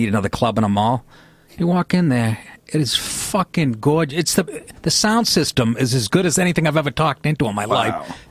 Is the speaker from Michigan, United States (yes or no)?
no; Boston, Massachusetts, United States; accent: Boston; between my Boston accent and between the fucking echoing